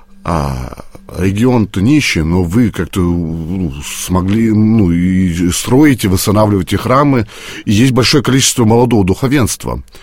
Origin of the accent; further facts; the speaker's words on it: Moscow, Russia; для меня, как коренного москвича, и приезд в Иваново был такой, ну, мягко сказать, шоком. Это был 2001 год, по-моему, да, 2001 год.